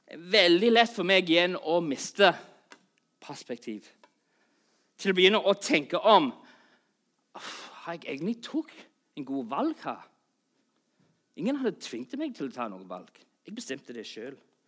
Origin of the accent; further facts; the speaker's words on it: Australia; Og 6 år senere, mens kompisene mine er hjemme i Australia, sant, de hadde fått seg jobb, kjøpt seg hus, begynner å etablere seg i livet.